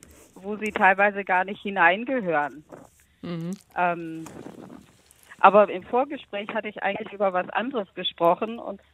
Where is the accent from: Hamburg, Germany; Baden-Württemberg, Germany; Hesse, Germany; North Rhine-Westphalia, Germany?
Baden-Württemberg, Germany; born there; also born or lived in Bavaria / Schleswig-Holstein; weil ich in Baden-Württemberg geboren bin und dann in die erste Klasse im Bayerischen Wald absolvieren musste und mit meinem Dialekt nicht akzeptiert wurde. Witzigerweise wurde ich dann als Preußin bezeichnet